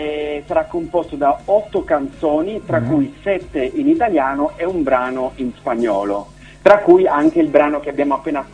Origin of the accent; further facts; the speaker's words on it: Switzerland; sono un ragazzo italiano e spagnolo, ma vivo in Svizzera, sono nato e cresciuto in Svizzera